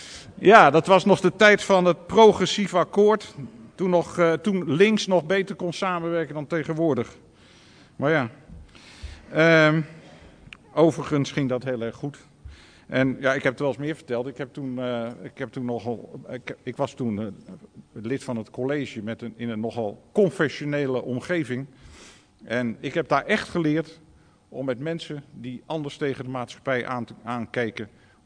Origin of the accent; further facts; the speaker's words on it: Utrecht, Netherlands; ook mij als Utrechter, geboren Utrecht, natuurlijk heel erg aanspreekt